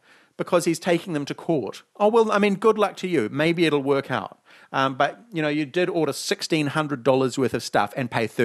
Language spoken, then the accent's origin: English; New Zealand; born there; accent: New Zealand; I don't have an accent because I was born in New Zealand, and so was my father, grandfather, and great grandfather.